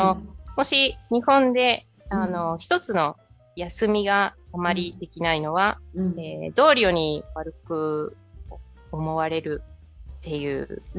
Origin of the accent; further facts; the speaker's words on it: Argentina; Japanese is a second language; それは、 私たちアルゼンチン人は全くしませんね。